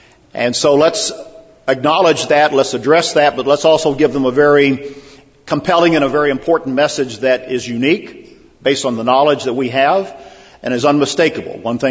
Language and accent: English; Cape Girardeau, Missouri, United States; I was 18 years old. I went to it. Drove down from my hometown in Cape Girardeau, Missouri